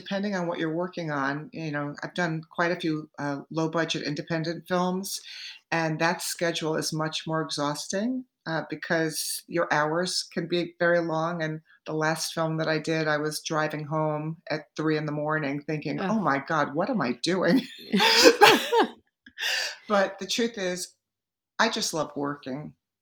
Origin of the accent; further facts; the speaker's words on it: Hewlett Bay Park, New York, United States; In Hewlett Bay Park on the south shore of Long Island.